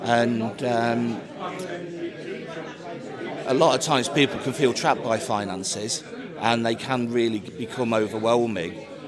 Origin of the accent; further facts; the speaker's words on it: Leicester, East Midlands, United Kingdom; now in Morecambe, United Kingdom; I was raised in Leicester, moved up to Morecambe in 1990.